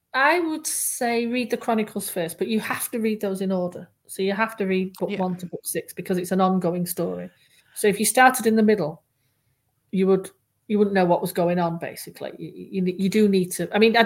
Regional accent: England, United Kingdom; born there; I was born in England, but I was born and brought up as a Scot because my mum was going to come to Scotland to have me because she wanted me to be a Scot. She was a Scot.

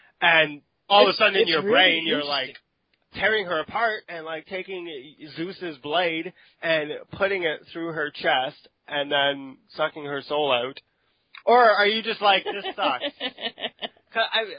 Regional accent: Canada; I'm Canadian.

